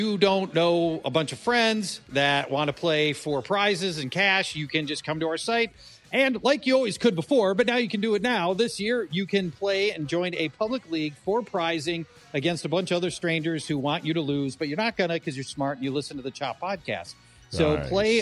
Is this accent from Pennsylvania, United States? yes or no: no; Minnesota, United States; I'm from Minnesota. I think the bubble's going to burst because it usually does.